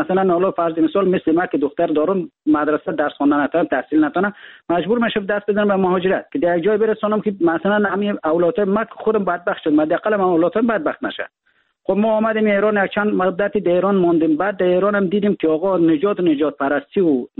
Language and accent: Persian; Afghanistan; ما در افغانستان در کشور جنگ زده بزرگ شدیم.